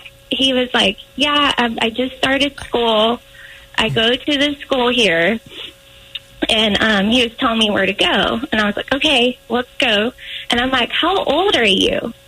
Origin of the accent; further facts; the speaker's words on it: Texas, United States; I can understand what you're saying because I'm from West Texas, but I can't speak it.